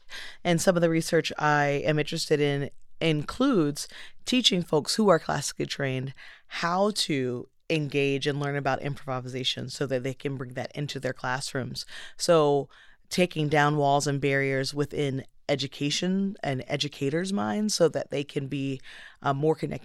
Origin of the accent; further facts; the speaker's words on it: Jacksonville, Florida, United States; also born or lived in Lake City; I grew up in Jacksonville, Florida, Lake City, Florida, went to college in Pensacola, Florida, and Tallahassee, Florida